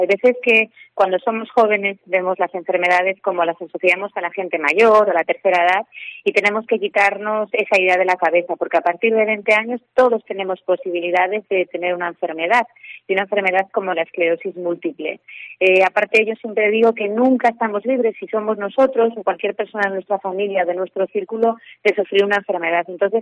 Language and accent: Spanish; Galicia, Spain; soy de Galicia